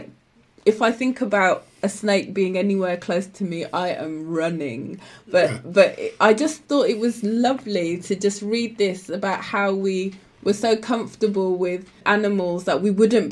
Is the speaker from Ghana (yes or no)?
yes; Ghana; you'll find things that I would say are not familiar to me as a Ghanaian, or the Ghana that I know, or the culture that I've been raised knowing.